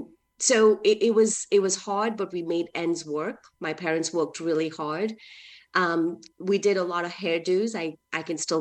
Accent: Mumbai, Maharashtra, India; I grew up in Bombay in India, which is now called as Mumbai. I grew up a very humble beginning on the streets of Mumbai, literally, with no bathrooms

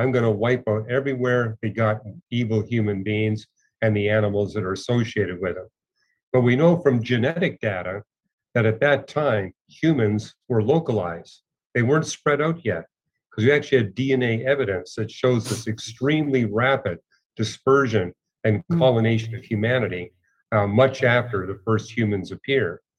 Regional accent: Vancouver, British Columbia, Canada; I was raised in Vancouver, British

